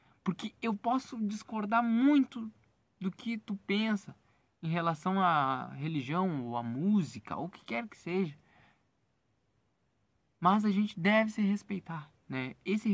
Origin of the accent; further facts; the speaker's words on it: Bagé, Rio Grande do Sul, Brazil; Agradeço por estar aqui em Bagé, na minha terra natal.